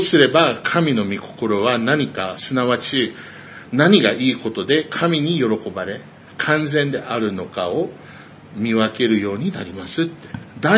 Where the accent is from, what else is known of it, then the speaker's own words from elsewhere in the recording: United States; Japanese is a second language; now in Japan; まあ実はまあまだ宣教師でしょ僕はアメリカ人で